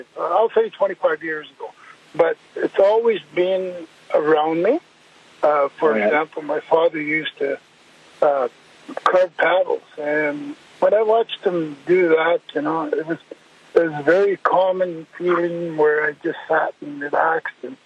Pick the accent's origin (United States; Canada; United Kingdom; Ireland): Canada; Cranberry Portage, Manitoba; also born or lived in Flin Flon; I grew up in Cranberry Portage until I was about 11 years old, and then went into the foster home system and lived up in the Flin Flon area